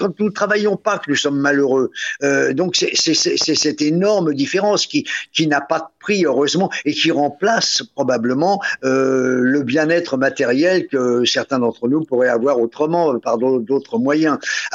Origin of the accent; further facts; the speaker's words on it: Paris, Île-de-France, France; J'étais au lycée à Paris, puisque je suis parisien